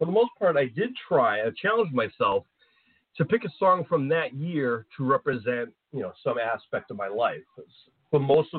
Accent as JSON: {"language": "English", "country": "Ireland", "said": "I took a lot of pride in the fact that, well, I'm Irish, and my birthday happens to be in the middle of the greatest Irish heritage month"}